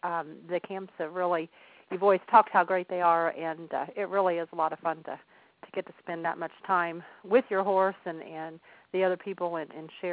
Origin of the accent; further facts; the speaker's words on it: Shirley, Indiana, United States; I'm your host … I'm from Shirley, Indiana.